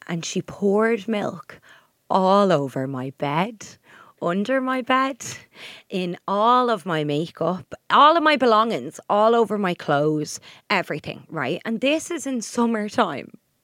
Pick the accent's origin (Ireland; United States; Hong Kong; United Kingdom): Ireland; Drogheda, Leinster; Like, we're from Drogheda originally, but even outside of Drogheda, right?